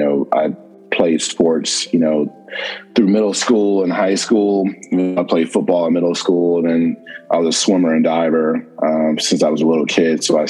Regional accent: Euclid, Ohio, United States; I'm originally from Cleveland, Ohio, by way of a suburb called Euclid.

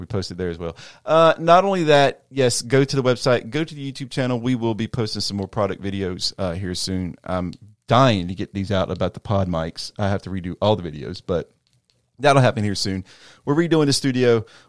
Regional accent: the South, United States; We're rednecks from the South.

